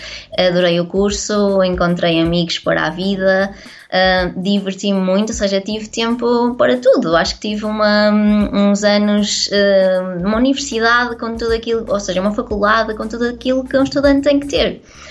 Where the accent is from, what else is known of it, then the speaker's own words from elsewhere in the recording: Maia, Porto, Portugal; eu sou do Porto e vivo, aliás, vivia com os meus pais na Maia, onde fiz todo, onde iniciei toda a minha escolaridade, a escola primária, o secundário, indo depois para o centro do Porto apenas quando iniciei a faculdade